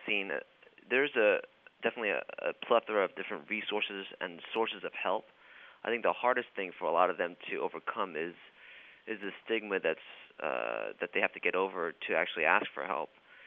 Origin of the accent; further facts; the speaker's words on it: New York, United States; since I'm from the New York area, we have a lot of mutual friends.